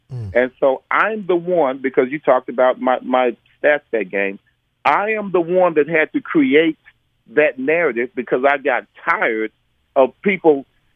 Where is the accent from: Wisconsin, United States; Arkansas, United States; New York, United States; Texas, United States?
Texas, United States; Dallas; I was born in Dallas.